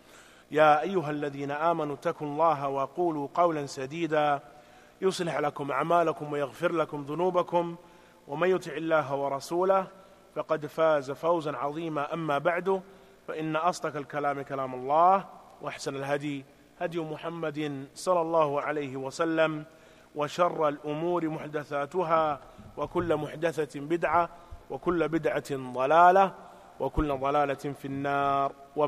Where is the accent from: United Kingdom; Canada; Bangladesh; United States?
United Kingdom; that is not saying it because we're British, saraha.